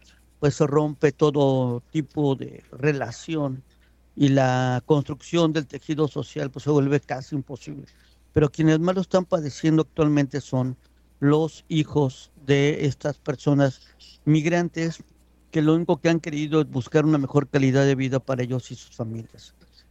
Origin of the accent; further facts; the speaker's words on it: Mexico; para nosotros como comunidad mexicana